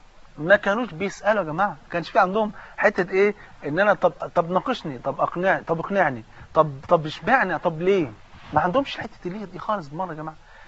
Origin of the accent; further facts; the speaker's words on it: Egypt; ولذلك حتى منها ايه في الصناعه عندنا في مصر